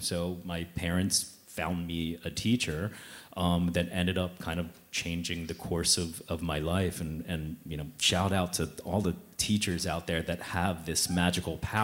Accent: Bala Cynwyd, Pennsylvania, United States; I did. I grew up in Ballachinwood, and this is kind of where I started my musical journey.

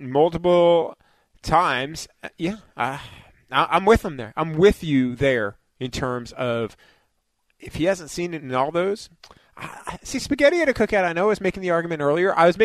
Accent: New York, United States; Right. I'm a New Yorker. Give me my thin crust, baby.

